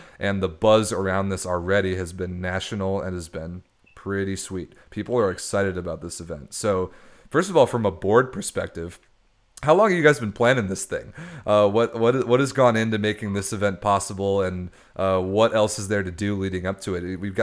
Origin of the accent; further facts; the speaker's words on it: Chicago, Illinois, United States; born there; I mean, I was born in Chicago in 94, and I was unfortunately just too young to really experience it for real.